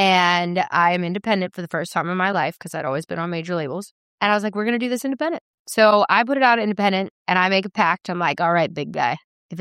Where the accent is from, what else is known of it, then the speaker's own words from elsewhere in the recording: Chattanooga, Tennessee, United States; also born or lived in Dallas; like I'm from the South. Like, I am Chattanooga, Tennessee, Dallas. Like, I have, like, these country melodies.